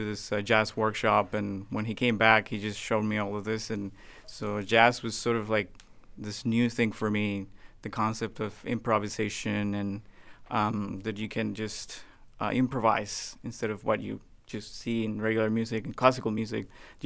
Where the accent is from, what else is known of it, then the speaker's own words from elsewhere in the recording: Colombia; I actually was born and raised in Colombia, so jazz in the city where I was born, it wasn't that much popular.